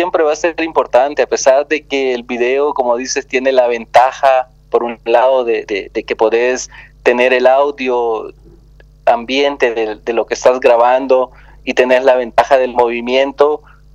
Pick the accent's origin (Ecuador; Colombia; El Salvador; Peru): El Salvador; soy salvadoreño, así que mi carrera la inicié en El Salvador, en mi país